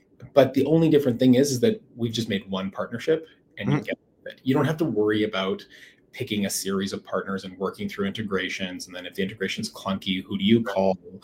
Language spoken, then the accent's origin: English; Calgary, Alberta, Canada; being born and raised in Calgary, came home to Calgary